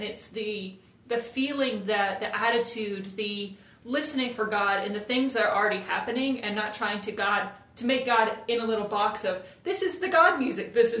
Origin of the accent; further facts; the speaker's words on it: Southern United States, United States; so I grew up in the Bible Belt, and I talk about that a lot on the podcast because my experience was very different from everyone else's.